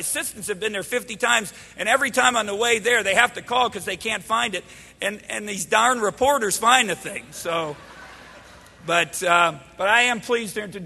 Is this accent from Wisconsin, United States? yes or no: yes; Milwaukee, Wisconsin, United States; Well, I grew up in Milwaukee, and as a kid, you watch Badger games